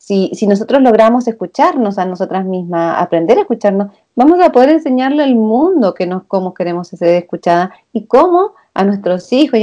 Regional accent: Argentina; moved away as an adult; now in Santiago, Chile; Soy argentina, hace 23 años vivo en este país, en Santiago de Chile.

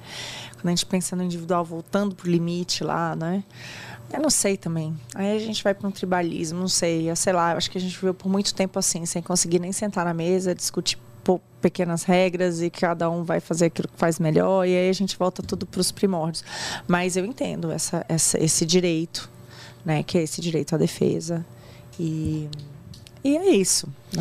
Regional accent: Brasília, Federal District, Brazil; Eu passei minha adolescência em Brasília

